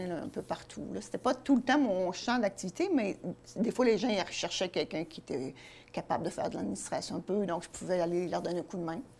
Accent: Saint-Lambert, Quebec, Canada; Moi, je suis née à Saint-Lambert, sur la rive sud de Montréal, mais j'ai toujours été sur la rive sud.

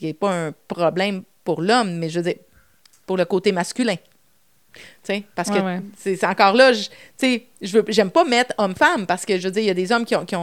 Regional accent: Quebec, Canada; moi je dis ma vision, et c'est parce que je suis québécoise

